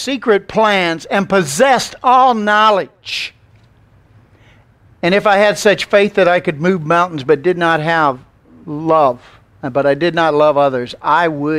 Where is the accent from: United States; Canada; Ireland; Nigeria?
United States; Tennessee; I'm from Tennessee, so I can say that.